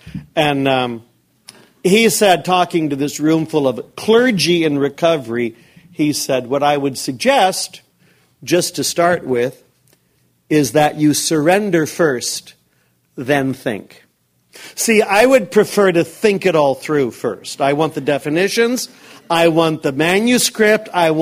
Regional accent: California, United States; I'm from Northern California. We do not even speak to the people in Southern California, just so you know, in case you think we're all, in case you think we're all from down there.

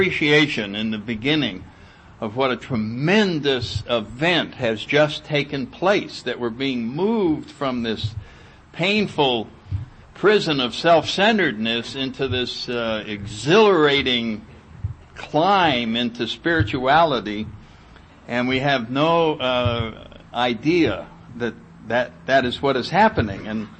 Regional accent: New Haven, Connecticut, United States; And I grew up in New Haven, Connecticut, had a very nice upbringing, nice family

